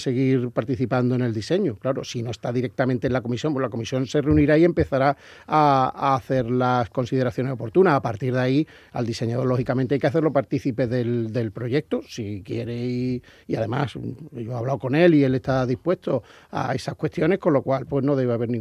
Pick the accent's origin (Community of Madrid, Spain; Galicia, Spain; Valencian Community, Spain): Community of Madrid, Spain; Madrid; Es que yo de chico vivía en Madrid, entonces el cielo de Madrid un miércoles de ceniza es muy triste.